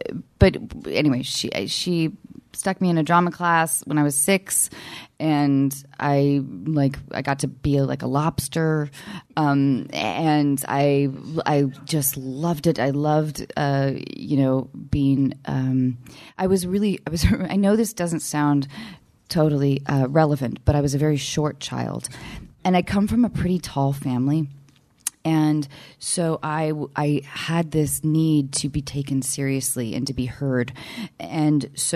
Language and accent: English; Seattle, Washington, United States; So I grew up doing theater in Seattle, and my parents were never stage parents, but they did sacrifice a lot in our family for.